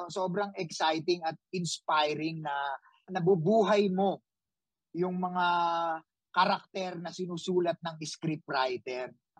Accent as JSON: {"language": "Tagalog", "town": "Manila", "region": "Metro Manila", "country": "Philippines", "tie": "born or raised there", "said": "lumaki ako sa Avenida, sa kung saan nandoon lahat ng sinehan at mga pelikulang Pilipino."}